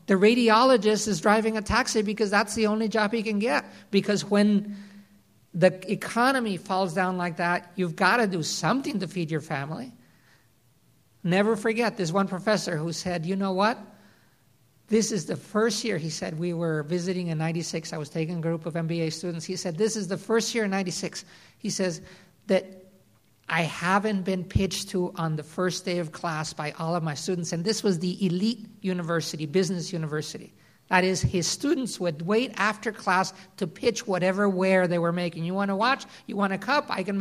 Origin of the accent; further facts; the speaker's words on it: Mexico; also born or lived in United States; I was born on the Mexican side. My mom was born on the American side, but she lived most of her life on the Mexican side.